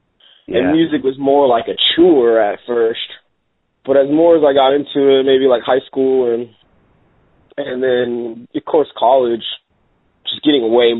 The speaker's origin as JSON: {"language": "English", "town": "Houston", "region": "Texas", "country": "United States", "tie": "born or raised there", "also_born_or_lived": "Los Angeles, United States", "said": "I actually grew up in Houston, Texas. I was born in Los Angeles."}